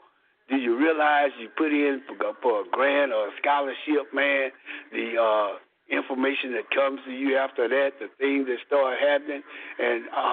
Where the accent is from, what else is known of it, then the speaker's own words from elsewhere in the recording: Dallas, Texas, United States; It was great growing up in South Dallas.